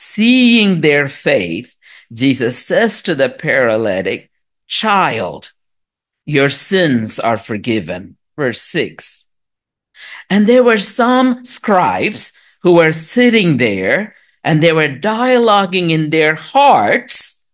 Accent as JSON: {"language": "English", "country": "India", "tie": "born or raised there", "moved": "yes", "said": "we used to carry water from the well when I was growing up in India."}